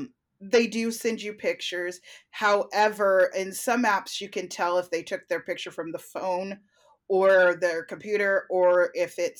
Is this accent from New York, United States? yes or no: yes; New York, United States; accent: New York; now in California, United States; I know my New York accent is in there, but it sounds different now that I'm here in California for so long.